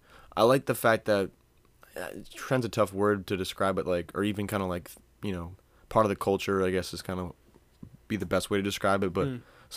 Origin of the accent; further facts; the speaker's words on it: New England, United States; we're new from New England, and we're human, and we're all addicted to sugar.